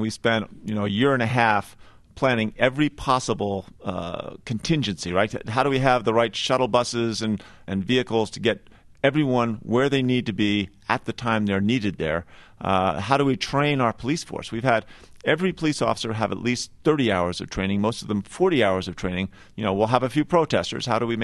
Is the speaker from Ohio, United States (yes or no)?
no; Pennsylvania, United States; I grew up outside Philadelphia, and I drove up to Woodstock when they had that little rock and roll concert some years ago.